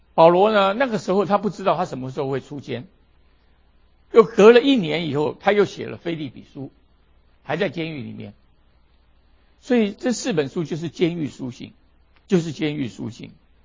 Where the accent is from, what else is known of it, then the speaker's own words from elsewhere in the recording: China; 跟我们中国人非常的像，非常的像